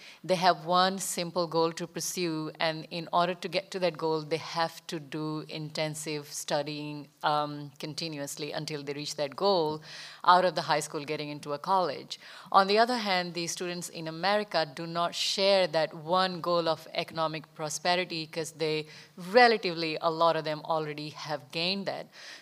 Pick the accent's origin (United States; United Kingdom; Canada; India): India; I was born and raised in India, and I've gone to a school in India